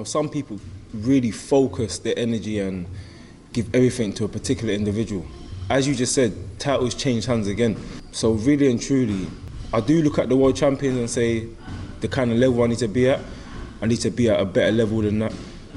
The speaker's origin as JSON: {"language": "English", "region": "London", "country": "United Kingdom", "said": "I'm from East London."}